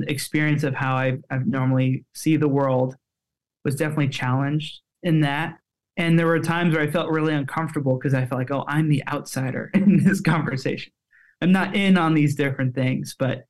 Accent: Simi Valley, California, United States; Growing up in Simi Valley, mostly around Western folks

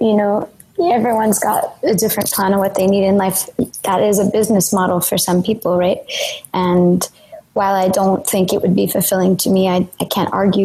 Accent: Canada; And I had the benefit of being Canadian, so I didn't have the kind of school debt Americans have

